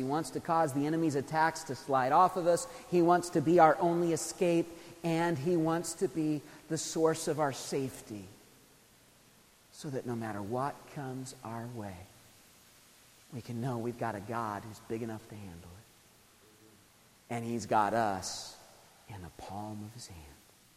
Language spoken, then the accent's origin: English; Oregon, United States; now in West Virginia, United States; When I was a kid, I grew up in Eastern Oregon.